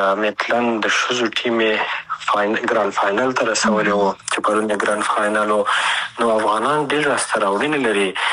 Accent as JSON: {"language": "Pashto", "country": "Afghanistan", "said": "لکه زه افغان یم د افغانستان سره که مینه ونه لرم"}